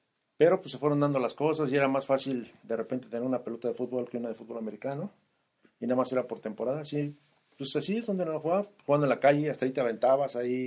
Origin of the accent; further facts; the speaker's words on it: Mexico City, Mexico; Yo soy de la Ciudad de México.